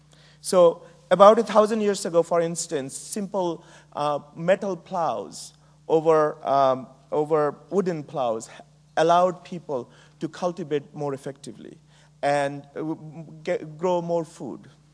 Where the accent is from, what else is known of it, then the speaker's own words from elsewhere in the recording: Bangladesh; moved away as an adult; now in United States; I grew up in Bangladesh. I came to America to go to college, and 33 years ago.